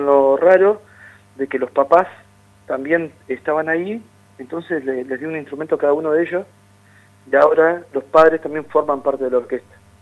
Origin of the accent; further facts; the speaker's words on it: Zapala, Neuquén, Argentina; por ir a mi ciudad, a ir a tocar a Zapala, y mostrar a los chicos el lugar donde yo nací, y donde empecé a gestar la música